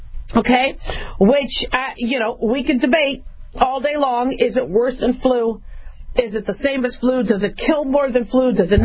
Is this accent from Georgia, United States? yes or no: no; Las Vegas, Nevada, United States; also born or lived in California / Arizona; So growing up in Nevada, growing up in Las Vegas, I kind of grew up in California and Arizona because my folks moved a lot.